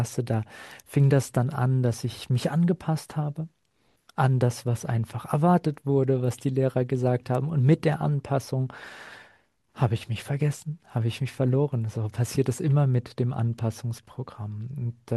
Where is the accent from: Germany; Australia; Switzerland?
Germany; Berlin; ich bin in Berlin groß geworden und in einer Gegend, wo einfach, das war wild dort. Wir hatten bestimmt 50, 60% Ausländeranteil.